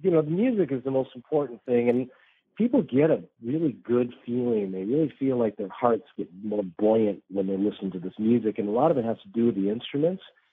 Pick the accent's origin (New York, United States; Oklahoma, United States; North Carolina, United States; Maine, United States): New York, United States; Geneva; I'm in New York State, where my hometown is Geneva, New York.